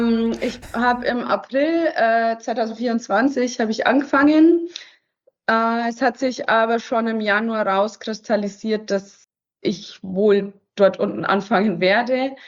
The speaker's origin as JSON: {"language": "German", "town": "Straubing", "region": "Bavaria", "country": "Germany", "said": "Ja, ich bin aus Straubing."}